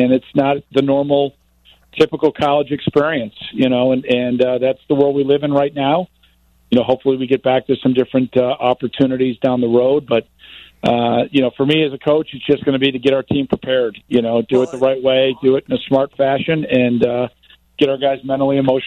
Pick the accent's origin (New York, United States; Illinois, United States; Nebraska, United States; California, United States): Illinois, United States; Chicago; just love being a Chicagoan, and we just got to love each other